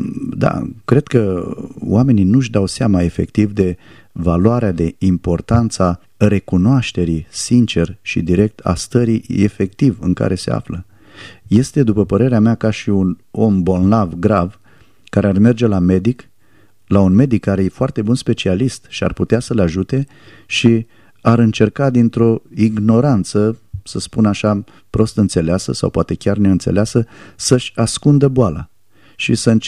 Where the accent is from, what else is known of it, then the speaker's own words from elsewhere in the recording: Romania; a oamenilor din țara în care trăiesc, și eu sunt român